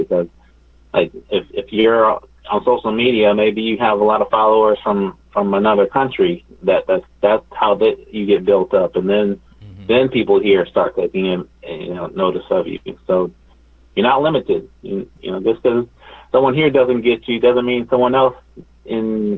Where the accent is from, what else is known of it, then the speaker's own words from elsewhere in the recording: Ohio, United States; now in Los Angeles, United States; I would have never thought I'd be an LA lawyer. I'm from Ohio originally.